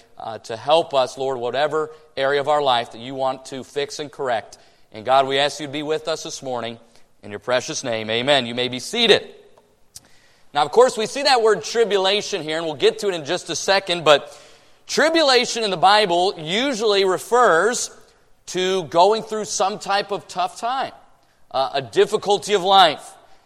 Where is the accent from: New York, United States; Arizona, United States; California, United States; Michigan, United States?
Michigan, United States; And I grew up in Michigan, so when he says Michigan, I say amen.